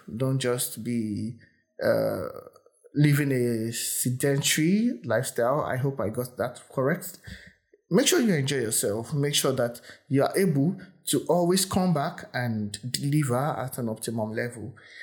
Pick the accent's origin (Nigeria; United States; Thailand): Nigeria; accent: Nigerian; I know I'm Nigerian, and if you're listening from the US, Canada, Australia, I hope you understand my accent. I know I have an accent. Nigerian English is an English.